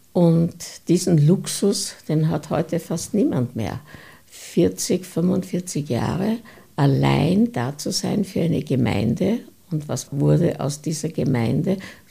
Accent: Mauer, Vienna, Austria; Ich bin noch ein Kind des Zweiten Weltkrieges. Ich weiß, wie es bei uns in Mauer zugegangen ist.

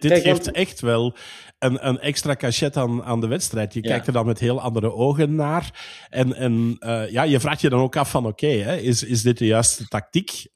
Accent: Belgium; ik ben Belg.

